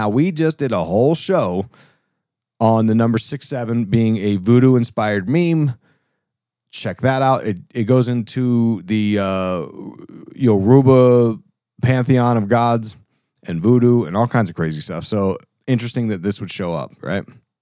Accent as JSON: {"language": "English", "town": "Allentown", "region": "Pennsylvania", "country": "United States", "tie": "born or raised there", "said": "he's from my hometown of Allentown, PA."}